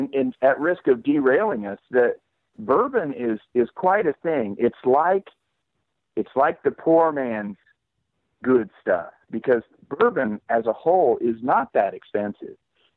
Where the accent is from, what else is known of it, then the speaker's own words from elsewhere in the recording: Illinois, United States; moved away; She just doesn't have a ton of time since we're originally from Central Illinois. So when we moved out here, lack of grandmas really puts a hamper on whether you have a babysitter or not